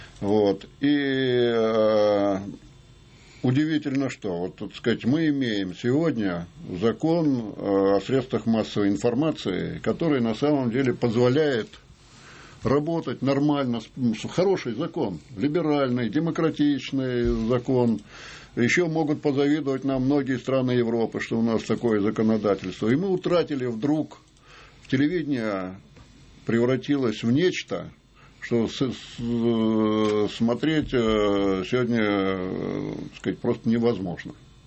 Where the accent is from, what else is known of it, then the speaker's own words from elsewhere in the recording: Khabarovsk, Khabarovsk Krai, Russia; в Хабаровске, в моем родном городе